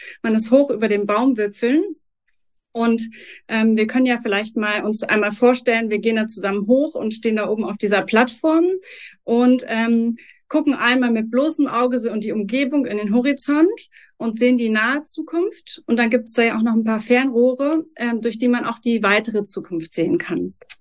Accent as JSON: {"language": "German", "region": "Berlin", "country": "Germany", "said": "als Berlinerin"}